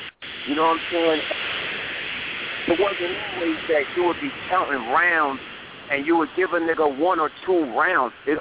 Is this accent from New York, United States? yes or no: yes; New York, United States; now in Los Angeles, United States; I'm in L.A. right now, but I'm from New York, man.